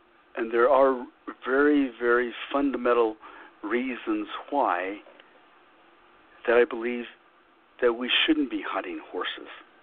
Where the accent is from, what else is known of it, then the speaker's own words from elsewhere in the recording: Little Water, New Mexico, United States; I am originally from Tosato, and Sesnaustia, Little Water, which is about 22 miles south of Shiprock.